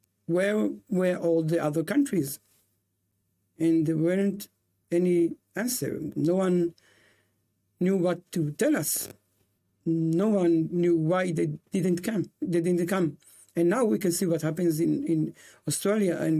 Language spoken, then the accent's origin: English; Israel; English is a second language; And we are from Israel, then we remember very good what happens in the Holocaust.